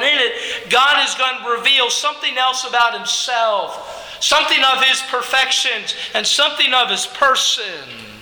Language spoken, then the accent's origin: English; United States; I take great pride as an American in that flag as I look upon it.